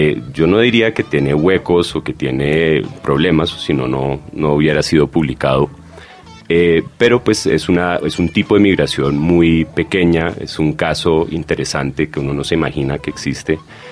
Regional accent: Bogotá, Colombia; Soy hijo de una americana que lleva 40 años en Colombia y crecí en Bogotá con una familia colombiana dentro de la comunidad americana y alemana en la ciudad.

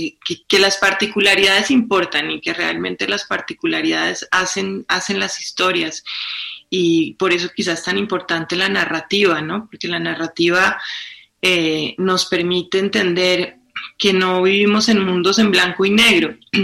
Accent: Colombia; Como los venezolanos y nosotros colombianos, y esa relación de ida y vuelta que hemos tenido los dos países.

